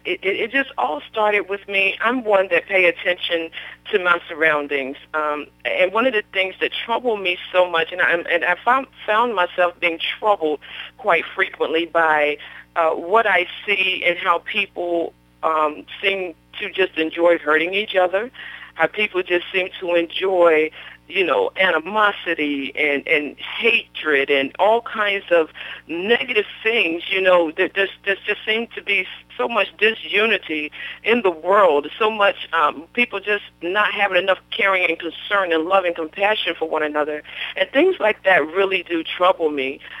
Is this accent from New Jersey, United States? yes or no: yes; Vineland, New Jersey, United States; now in Wilson, United States; Yes, I'm from Vineland, New Jersey, but I'm currently in Wilson, North Carolina.